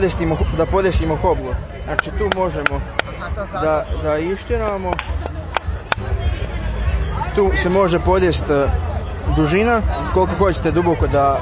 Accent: Dvor, Sisak-Moslavina County, Croatia; Ja sam iz Dvora.

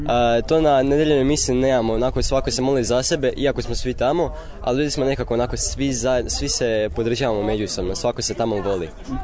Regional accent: Đakovo, Osijek-Baranja County, Croatia; dolazim iz Đakova, Frama Đakova.

